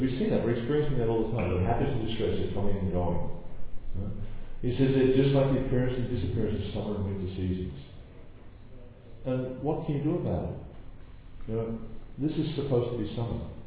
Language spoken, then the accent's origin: English; Melbourne, Victoria, Australia; born there; I was born in Melbourne, but I went away and I came back after about 15 years.